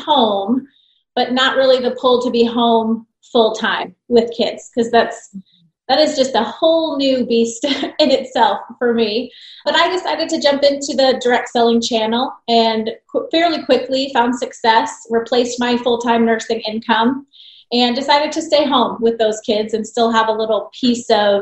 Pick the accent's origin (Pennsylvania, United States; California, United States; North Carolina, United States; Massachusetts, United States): Massachusetts, United States; Boston; now in Arizona, United States; But I'm originally from Boston, born and raised, not really catch the accent. I've only been in Arizona 3 years.